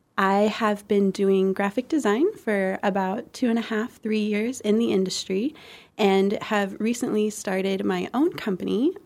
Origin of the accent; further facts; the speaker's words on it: Columbia, Missouri, United States; also born or lived in Boulder, United States; I was born and raised in Missouri, Columbia, Missouri, and I went to college up in Kirksville at Truman.